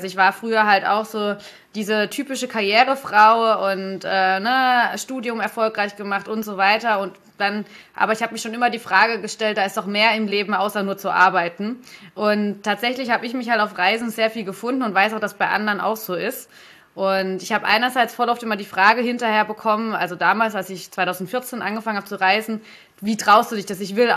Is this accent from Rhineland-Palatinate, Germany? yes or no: no; Adelsheim, Baden-Württemberg, Germany; born or raised there; also born or lived in Stuttgart